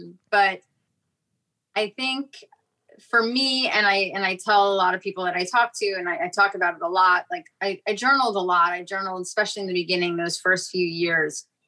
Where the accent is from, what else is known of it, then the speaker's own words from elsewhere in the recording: New York City, New York, United States; also born or lived in Fort Lauderdale, United States; So, you know, like I grew up in New York City, and then I'll give you an example. And then my family, we moved to Fort Lauderdale.